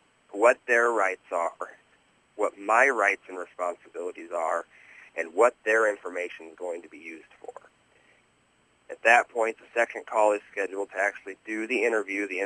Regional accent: Iowa, United States; Rural Iowa communities, from my own experience and folks that I know, because I'm from Iowa, there's a general feeling and a pattern of life

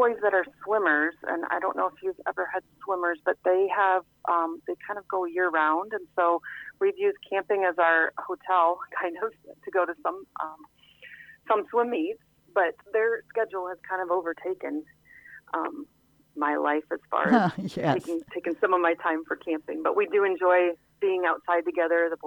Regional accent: Wisconsin, United States; I'm a Wisconsin girl, so I grew up in Wisconsin.

